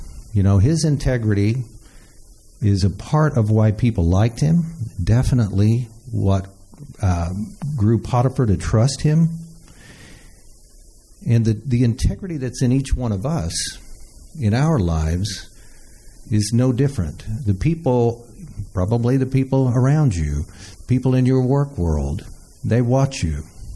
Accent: Missouri, United States; I mean, we're from Missouri, right?

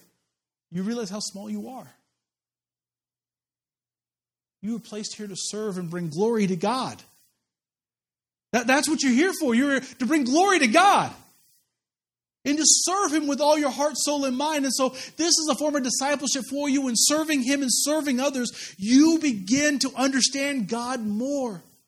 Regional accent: United States; especially as an American.

